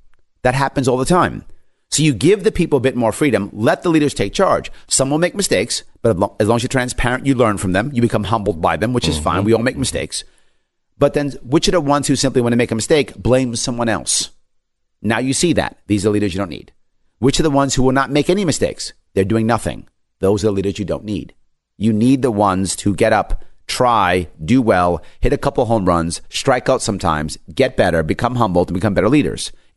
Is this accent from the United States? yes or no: yes; New York, United States; I'm born and raised in New York State. My family and friends are in New York State. I love my state.